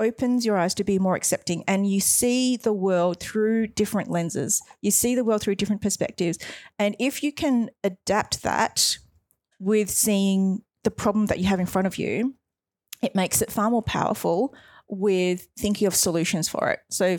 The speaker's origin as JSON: {"language": "English", "town": "Melbourne", "region": "Victoria", "country": "Australia", "said": "I'm from Melbourne."}